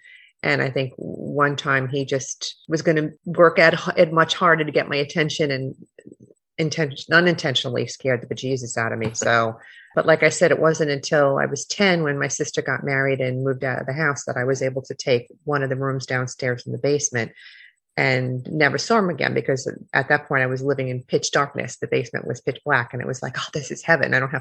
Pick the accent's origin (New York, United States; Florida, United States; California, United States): New York, United States; Bronx; I lived with a ghost in my own house growing up in the Bronx.